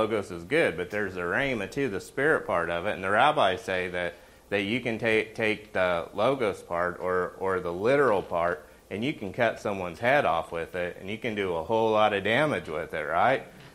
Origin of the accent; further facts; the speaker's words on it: Oklahoma, United States; I'm from Oklahoma.